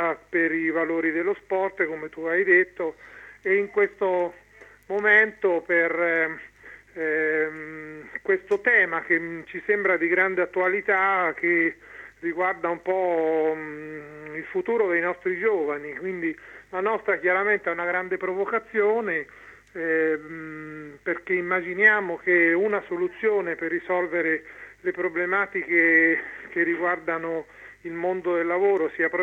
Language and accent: Italian; Marche, Italy; Io da tifoso, da marchigiano e anche da addetto ai lavori mi auguro che nella nostra regione ci sia una squadra che possa stare stabilmente in Serie A e in Serie B